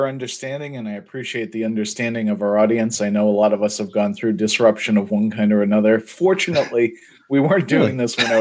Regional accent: New England, United States; growing up in New England

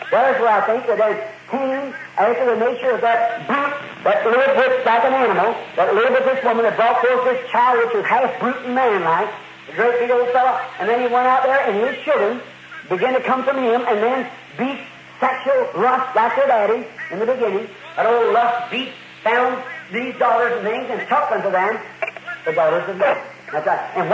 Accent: United States; I'm an American, you know I am.

